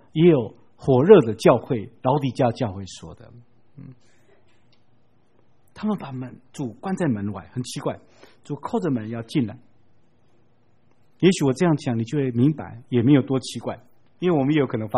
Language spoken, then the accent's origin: Chinese; Taiwan; 我觉得我们台湾人特别喜欢二元论